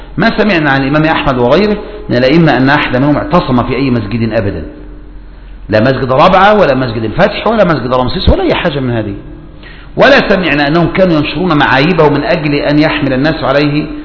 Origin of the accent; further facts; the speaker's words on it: Egypt; طبعا هذا الباب راح من 3 سنين عندنا في مصر